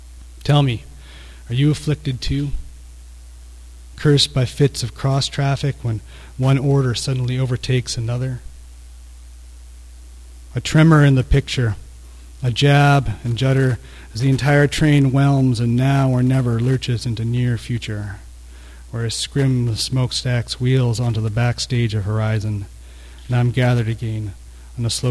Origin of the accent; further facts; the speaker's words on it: British Columbia, Canada; I come from Vancouver Island, and I feel like I'm always writing about the same place even when I'm landing somewhere else